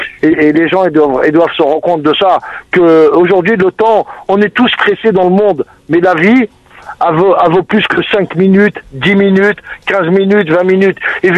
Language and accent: French; Béjaïa, Béjaïa Province, Algeria; je parle parce que moi je suis de Bijaya, quoi.